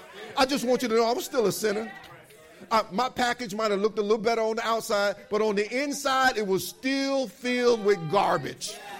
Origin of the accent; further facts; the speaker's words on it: Michigan, United States; I remember being on a job, and I'm from Michigan. I'm being on a job down here in North Carolina